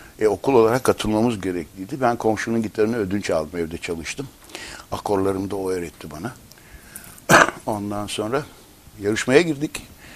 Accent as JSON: {"language": "Turkish", "region": "İzmir", "country": "Turkey", "said": "Evet, İzmirliyim. İzmir Karşıyaka."}